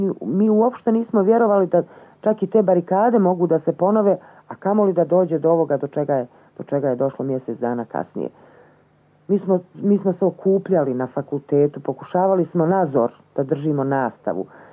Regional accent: Bosnia & Herzegovina; nisam ni muslimanka ni Srpkinja, osjećam se Jugoslavenkom, izmiješanog sam braka, mi očigledno više nikom nismo po čeifu, što kažu kod nas u Bosni.

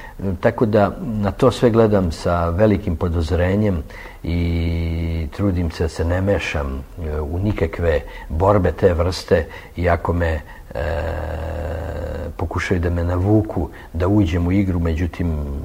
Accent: Serbia; now in France; Kao slikar nisam imao nikad nikakvih problema, pa ni danas u Francuskoj. Međutim, kao Srbin

